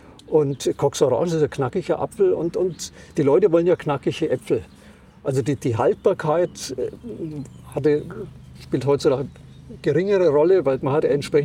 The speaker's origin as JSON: {"language": "German", "region": "Bavaria", "country": "Germany", "said": "ich komme aus Unterfranken, wo es viel Obst gab"}